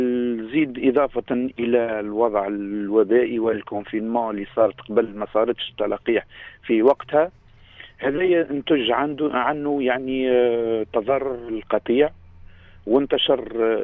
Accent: Tunisia; بالنسبة لنا احنا كمواطن تونسي ديما عندنا هذه الرهبة والخوف

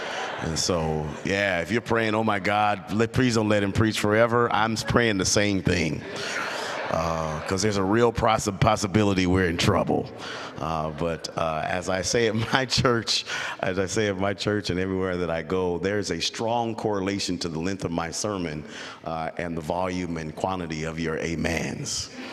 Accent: Richmond, California, United States; I'm from Richmond, California. And it is every bit of hood and ghetto that you could think.

